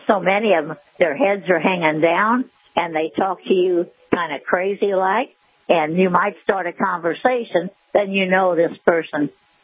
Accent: Illinois, United States; See, I'm from Illinois. In Illinois, it's about $3,000 a month.

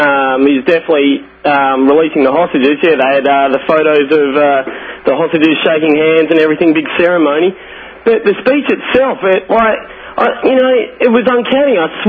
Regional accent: Australia; I'm from Australia, mate.

